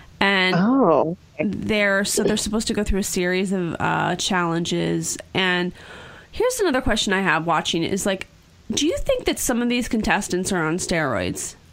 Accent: Pennsylvania, United States; accent: Philadelphia; I just realized my Philadelphia accent is in full effect.

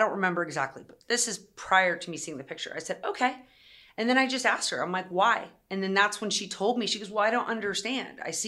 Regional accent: California, United States; I'm white, I grew up in California.

